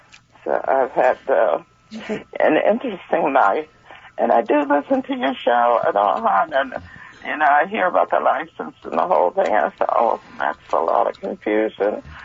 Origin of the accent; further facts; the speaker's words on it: Arkansas, United States; born there; I was born in Arkansas the early part of 1900.